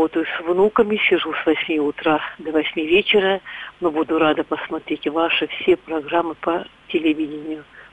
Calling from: Vladivostok, Primorsky Krai, Russia; Я из Владивостока

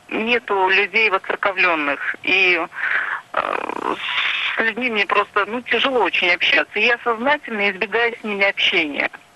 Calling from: Stary Oskol, Belgorod Oblast, Russia; я звоню из Старого Оскола.

